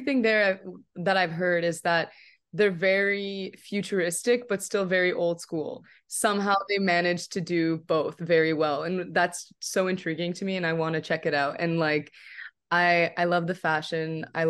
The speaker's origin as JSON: {"language": "English", "country": "Canada", "said": "now I'm in a different part of the world because I'm from Canada."}